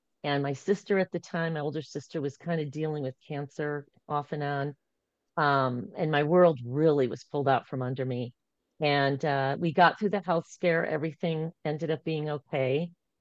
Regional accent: Michigan, United States; I grew up in Michigan. I was in the middle of 6 kids, like the Brady Bunch.

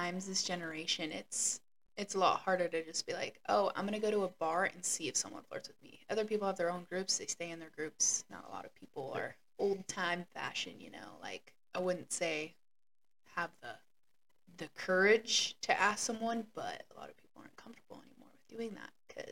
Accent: Lewiston, Idaho, United States; also born or lived in Moscow; now in Boise, United States; But I'm from Moscow, Idaho. Well, technically I was born and raised in Lewiston. I spent my high school years in Moscow.

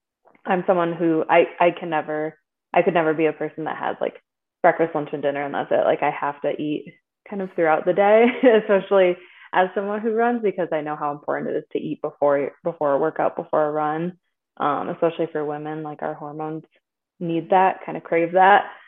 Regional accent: Michigan, United States; also born or lived in Omaha; I had moved from Omaha and then I'm from Michigan.

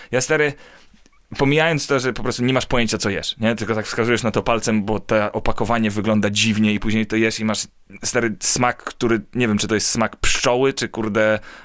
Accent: Ireland; ja dorastałem w Irlandii

